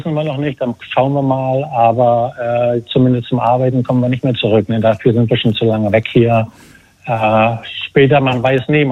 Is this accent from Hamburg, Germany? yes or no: no; Mecklenburg-Vorpommern, Germany; also born or lived in Dresden; geboren in Mecklenburg und aufgewachsen dort, dann in Dresden studiert. Und dann nach der Wende als Bauleiter ein bisschen rumgekommen.